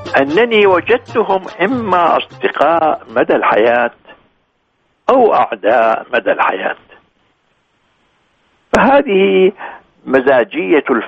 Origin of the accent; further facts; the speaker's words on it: Iraq; وعندنا في العراق